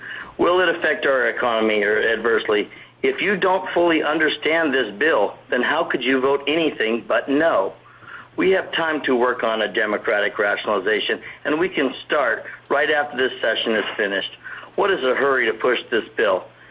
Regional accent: Kodiak, Alaska, United States; from Kodiak Island, representing my jig permit holder rights.

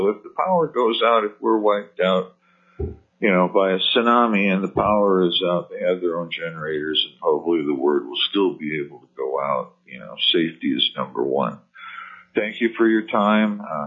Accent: Valdez, Alaska, United States; I'm from Valdez, Alaska.

